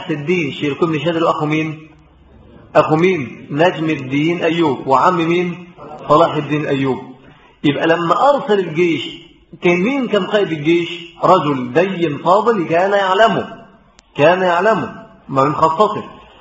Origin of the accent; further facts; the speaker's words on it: Egypt; فما من بدعة ولا شرك ظهر في بلادنا مصر